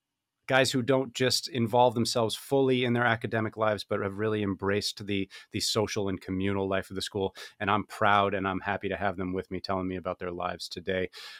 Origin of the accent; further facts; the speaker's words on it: Canada; Hey, I'm from Canada. It's not for me either.